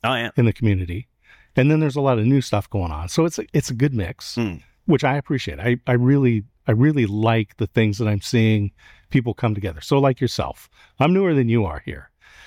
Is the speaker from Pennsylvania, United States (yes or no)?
no; Oregon, United States; No, I came from Oregon.